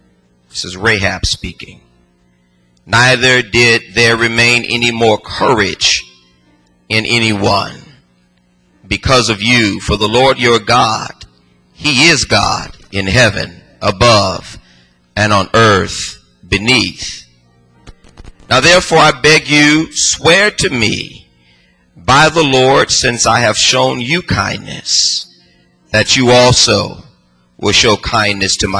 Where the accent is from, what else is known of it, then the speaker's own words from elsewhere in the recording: Los Angeles, California, United States; When I was growing up in Los Angeles, there was a teacher's aide at my elementary school, Anatole Elementary School.